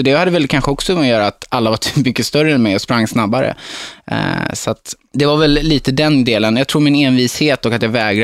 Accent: Hultsfred, Småland, Sweden; Jag är uppvuxen i Hultsfred, mitt i Småland, Stockholm, eller Sveriges mittpunkt, 30 mil till Stockholm, Malmö, Göteborg. Så det ligger mitt i centrum.

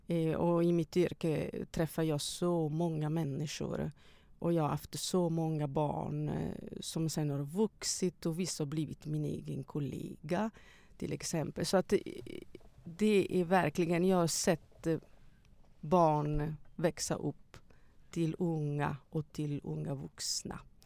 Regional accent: Italy; Swedish is a second language; now in Sweden; när jag säger att jag kommer från Italien, vad härligt Italien, men hur kunde du flytta hit till det tråkiga Sverige

